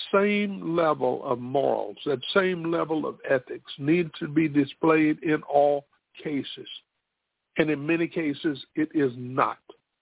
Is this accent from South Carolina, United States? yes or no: yes; South Carolina, United States; We have in South Carolina, my home state, a riot that took place in Hamburg.